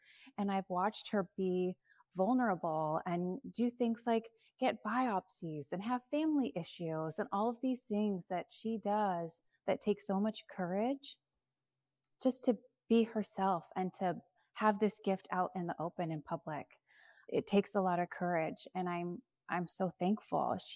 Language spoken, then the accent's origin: English; Tacoma, Washington, United States; I am proud from Tacoma, Washington.